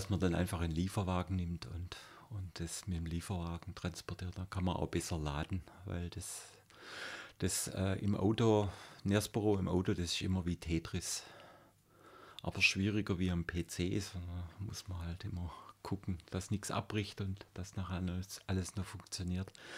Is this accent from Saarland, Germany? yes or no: no; Renningen, Baden-Württemberg, Germany; Renningen, mein Heimatort, hat mehr Stimmen wie Esslingen.